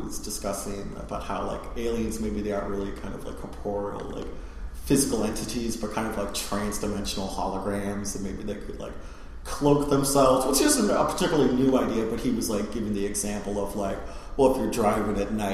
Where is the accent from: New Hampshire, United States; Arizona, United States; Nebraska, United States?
New Hampshire, United States; growing up in New Hampshire, there's more trees than people.